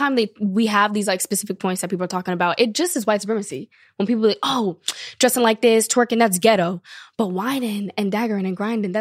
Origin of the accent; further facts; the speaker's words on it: Long Beach, California, United States; And I'm from Long Beach, California. And my parents are, my mom's Black American, my dad's Black and white.